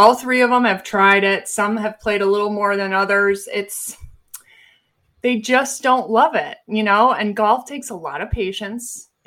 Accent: Rochester, New York, United States; now in Phoenix, United States; I am calling in from Phoenix, Arizona. I was outside practicing for most of the day. It's a gorgeous day out there today. But yeah, I am born and raised from Rochester, New York.

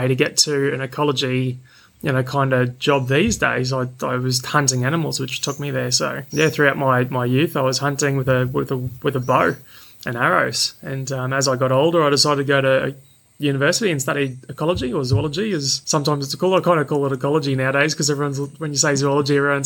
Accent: Bamaga, Queensland, Australia; I grew up in Bamaga as a kid with my brother, and I was from 2 to 6 years old there, so it was really good. Bamaga's an Indigenous community at the top of Cape York in Australia

